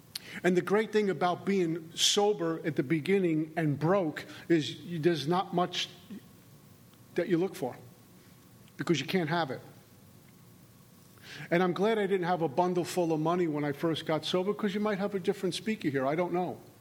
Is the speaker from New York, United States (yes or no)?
yes; New York, United States; because I'm from New York. You don't trust anything but the money in your pocket